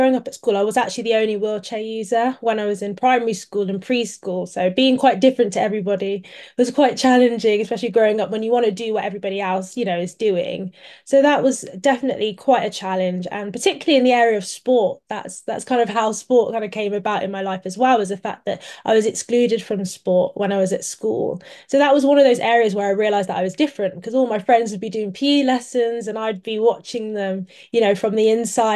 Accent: Coventry, West Midlands, United Kingdom; I grew up in Coventry. So I was born in Coventry, born and raised still there now, with my family, with both my parents. And I've got quite a lot of family in Coventry as well.

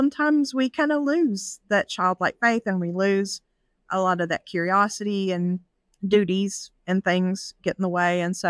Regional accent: Appalachia, United States; I'm from an Appalachian region.

